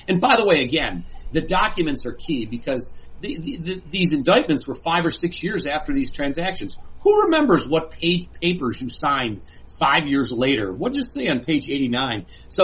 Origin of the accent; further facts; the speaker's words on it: Cleveland, Ohio, United States; I love Cleveland, Ohio. It's my hometown